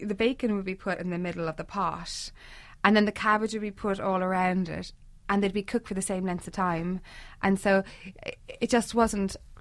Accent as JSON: {"language": "English", "town": "Cork", "region": "Munster", "country": "Ireland", "lives_now": "Dublin, Ireland", "said": "Yeah, I'm in Dublin. I'm originally from Cork, but I live in Dublin. We don't get a lot of snow."}